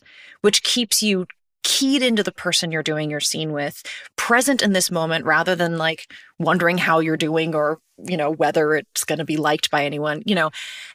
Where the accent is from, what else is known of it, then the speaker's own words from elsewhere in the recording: New York, United States; But, you know, I grew up in New York, so I was less inclined to sort of stay there another 4 years.